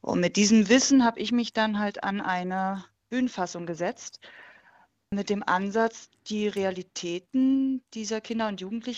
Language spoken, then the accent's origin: German; Dresden, Saxony, Germany; weil ich selber auch 1988 geboren wurde und in Dresden groß wurde.